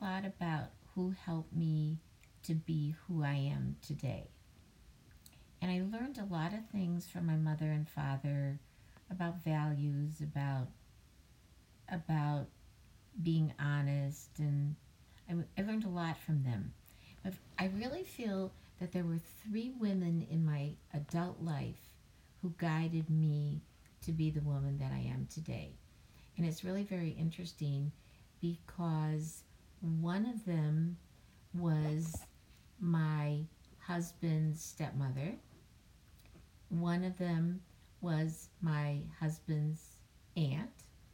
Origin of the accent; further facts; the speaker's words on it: Muskegon, Michigan, United States; also born or lived in Ohio; now in California, United States; And I was actually born in Ohio, and then I grew up in Muskegon, Michigan. I live in California now, and I am 77 years old